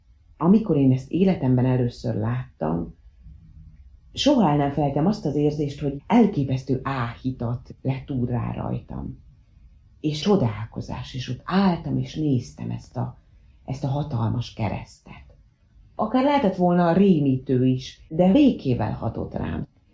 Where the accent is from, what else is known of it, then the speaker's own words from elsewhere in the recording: Mosonmagyaróvár, Győr-Moson-Sopron, Hungary; moved away as an adult; now in Budapest, Hungary; Mosonmagyaróvár a szülővárosom, és ugye én itt éltem 18 éves koromig, utána kerültem el a tanulmányaim okán a fővárosba, de ugye a szüleim ott éltek, nekem az volt a haza, én oda jártam haza.